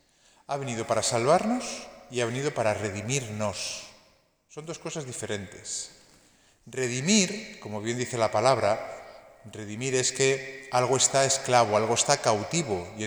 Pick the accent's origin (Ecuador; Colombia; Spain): Spain; Madrid, Community of Madrid; Yo que soy de Madrid, vamos, porque bajo aquí un poquito para